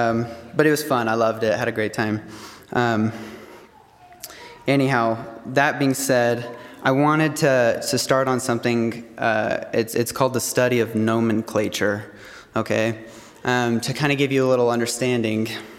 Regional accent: Arizona, United States; I was also born and raised in Arizona.

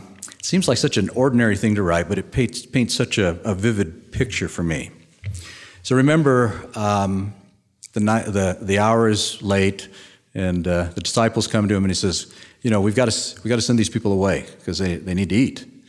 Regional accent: Arizona, United States; That's an image that I grew up in Arizona. When I look at the lakes in Arizona, I don't see a lot of green grass around the lakes.

